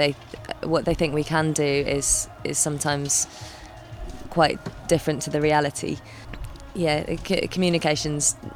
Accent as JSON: {"language": "English", "region": "England", "country": "United Kingdom", "said": "me being English, I don't understand French."}